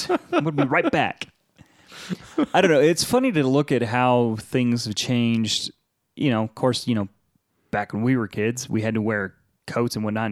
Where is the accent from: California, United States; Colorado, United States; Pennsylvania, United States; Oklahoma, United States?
Colorado, United States; We grew up in Colorado. Colorado usually snows around Halloween.